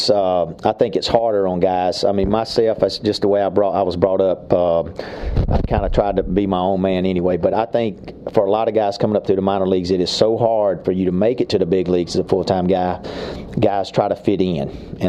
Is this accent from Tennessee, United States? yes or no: no; McComb, Mississippi, United States; also born or lived in Brookhaven; I was born in Brookhaven, Mississippi, and I lived in Macomb. My daddy was in the military, and I lived in Macomb, Mississippi for about 12 years.